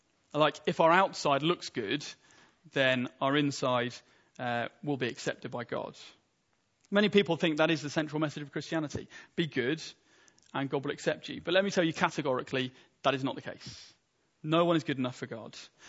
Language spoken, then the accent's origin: English; United Kingdom; That's my citizenship. I am British.